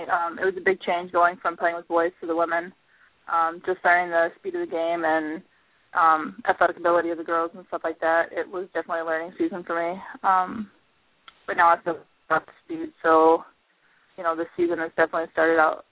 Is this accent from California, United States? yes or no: yes; California, United States; I grew up in California, and I played in Pop Warner out there for 14 years.